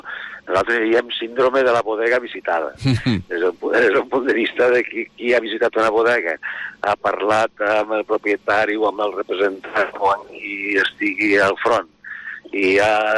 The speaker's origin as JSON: {"language": "Catalan", "town": "Lleida", "region": "Catalonia", "country": "Spain", "said": "nosaltres com a lleidatans"}